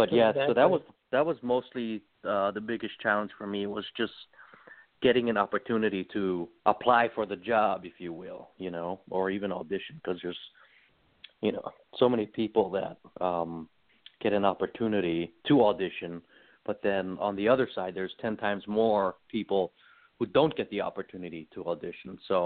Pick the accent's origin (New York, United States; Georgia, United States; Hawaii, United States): Hawaii, United States; So I'm Japanese Chinese, like fifth, sixth generation at least. You know, I grew up in Hawaii, so I don't speak really any other languages, but broken English.